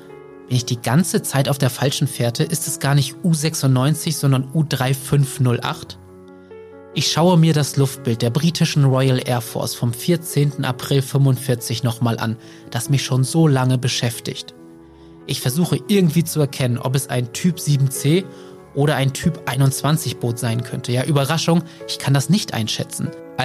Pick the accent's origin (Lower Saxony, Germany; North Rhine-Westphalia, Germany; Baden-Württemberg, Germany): Lower Saxony, Germany; Wilhelmshaven; Wilhelmshaven ist meine Heimatstadt, eine Stadt direkt an der Nordseeküste, die ohne Frage schöne Seiten, aber eben auch viele Probleme hat.